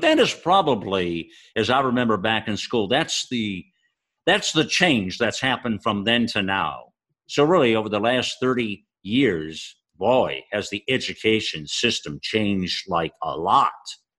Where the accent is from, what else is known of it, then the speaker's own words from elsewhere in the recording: United States; Because I was highly offended as a patriot, as an American, as a person who loves everything about this country